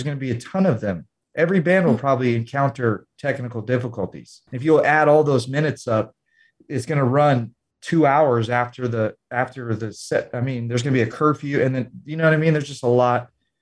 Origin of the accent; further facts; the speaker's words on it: Las Vegas, Nevada, United States; Vegas is my hometown.